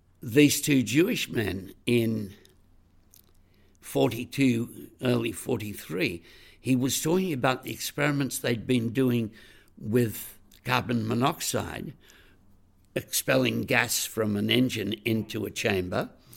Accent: Australia; I'm a hillbilly from Australia

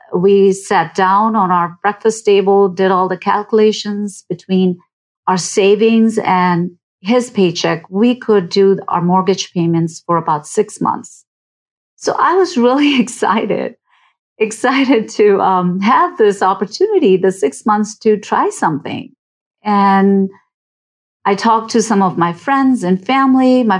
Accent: New Delhi, Delhi, India; moved away as an adult; now in United States; I'm an immigrant. I grew up in New Delhi, India, and I came to the United States in 1987

